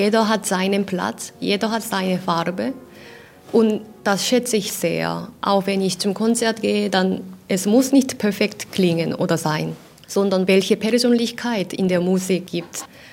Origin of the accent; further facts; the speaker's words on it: Seoul, South Korea; now in Germany; Mein Leben in Deutschland ist auch sehr wahr, aber meine Heimat ist auch in Seoul.